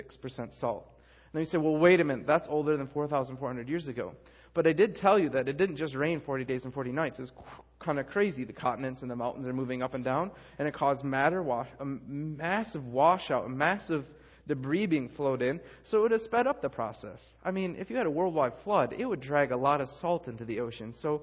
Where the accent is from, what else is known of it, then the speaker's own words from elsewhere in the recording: Michigan, United States; now in California, United States; I'm spoiled. I'm from Michigan. You go swimming in Michigan, you don't get that salty, nasty stuff all over you.